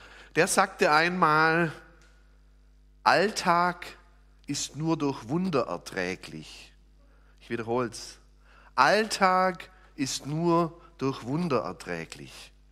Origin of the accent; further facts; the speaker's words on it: Kuchen, Baden-Württemberg, Germany; wir kommen beide aus Kuchen. Ich bin dort in der Evangelischen Landeskirche